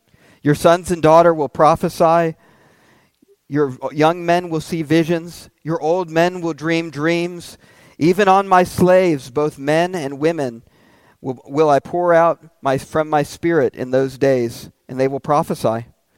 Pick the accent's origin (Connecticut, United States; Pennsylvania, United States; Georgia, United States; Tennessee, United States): Tennessee, United States; Nashville; now in Oklahoma, United States; I grew up in Nashville, Tennessee. I wanted to become an actor. I wanted to move to New York, do theater. And the Lord miraculously brought me to Oklahoma.